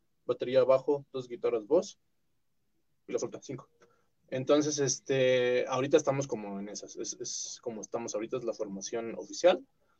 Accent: Mexico City, Mexico; Nosotros somos de ahí, de la Benito Juárez.

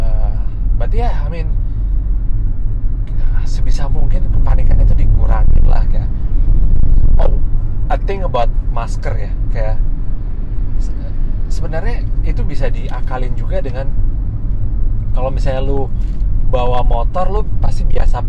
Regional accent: Indonesia; karena kita orang Indo

